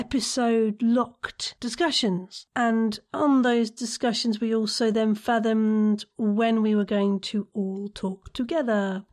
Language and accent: English; United Kingdom; Being the Brit involved in such a wonderful production, I was perhaps there at different hours to them.